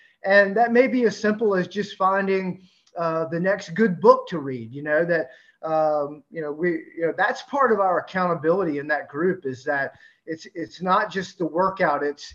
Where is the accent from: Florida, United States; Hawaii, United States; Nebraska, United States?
Florida, United States; You know, I just listened to here in my hometown, the Florida State Seminoles just went college football program.